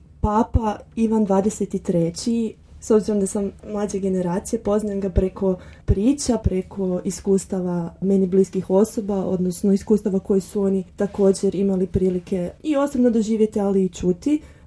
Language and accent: Croatian; Kneginec, Varaždin County, Croatia; Dolazim iz Župe Kneginec, iz okolice Varaždina